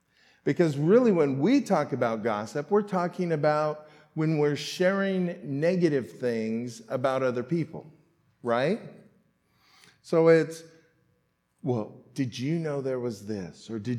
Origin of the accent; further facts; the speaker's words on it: California, United States; I'm born and raised in California